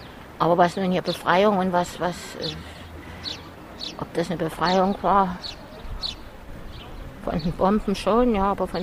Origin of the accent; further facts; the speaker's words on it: Leipzig, Saxony, Germany; man hier sitzen kann, dass Leipzig wieder so wunderschön ist, dass so viel gemacht wird. Ich liebe meine Heimatstadt.